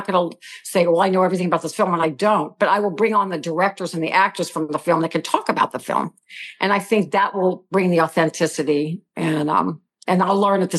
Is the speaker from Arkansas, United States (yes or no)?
no; New Orleans, Louisiana, United States; He was living in New Orleans, or Lafayette, Louisiana, rather. We're both from New Orleans. And I was living